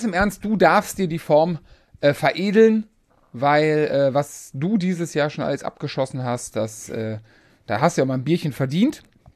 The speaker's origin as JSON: {"language": "German", "town": "Siegburg", "region": "North Rhine-Westphalia", "country": "Germany", "said": "war ja auch Triathlon bei uns in Siegburg, wo ich, da komme"}